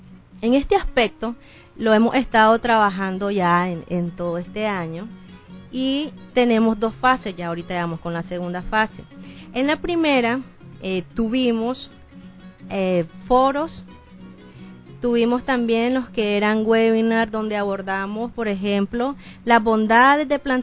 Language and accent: Spanish; Nicaragua; los lazos que tenemos como comunidad y como pueblo nicaragüense